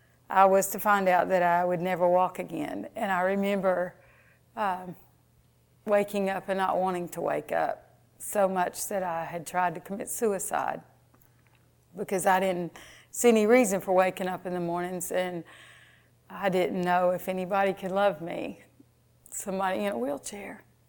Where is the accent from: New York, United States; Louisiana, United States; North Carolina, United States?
North Carolina, United States; And although I did not grow up in Kentucky, I am from North Carolina, and I became a Christian at the age of 8.